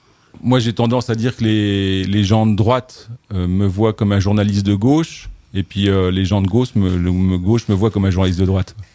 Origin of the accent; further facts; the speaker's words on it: eastern France, France; dans ma région d'origine, qui est dans l'est de la France